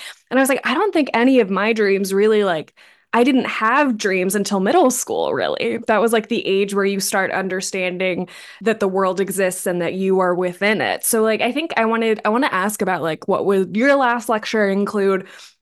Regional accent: Maryland, United States; which I'm from Maryland, not from Baltimore, but still neat

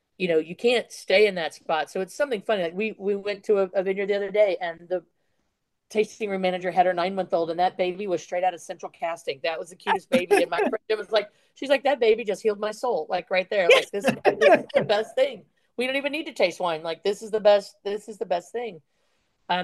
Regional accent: Missouri, United States; we grew up in Missouri, like, landlocked

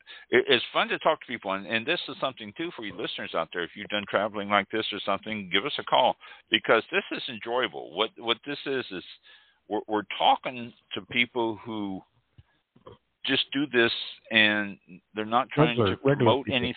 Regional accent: Kansas City, Missouri, United States; I have to comment though, since I am from Kansas City, I do have to comment on the Chiefs winning the Super Bowl.

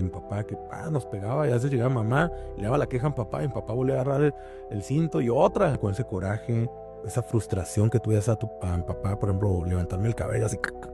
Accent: Tijuana, Baja California, Mexico; Soy originario de Baja California, ahí de Tijuana, ahí en la colonia en la Buenavista.

